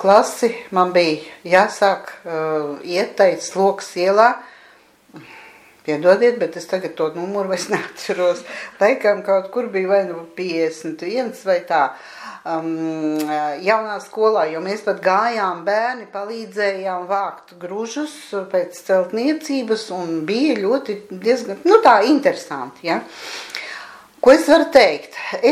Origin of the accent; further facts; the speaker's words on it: Riga, Latvia; esmu dzimusi Rīgā 1945. Gada augustā. Nodzīvoju es šeit, teiksim, atklāti tā, Buļu ielā, kas ir Iļguciems, un var mani arī pat uzskatīt par Iļguciem meiteni.